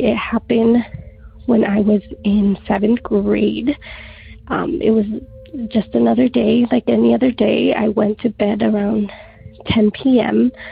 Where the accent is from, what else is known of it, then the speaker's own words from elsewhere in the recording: Tulare, California, United States; I am from Tulare, California.